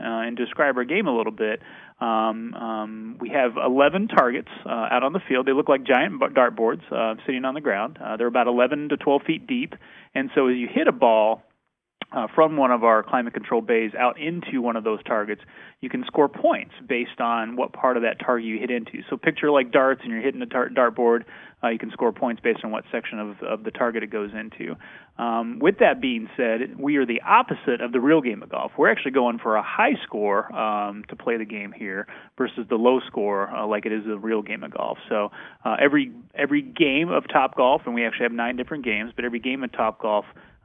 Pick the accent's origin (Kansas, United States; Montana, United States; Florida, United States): Kansas, United States; Manhattan; So I'm from Manhattan, Kansas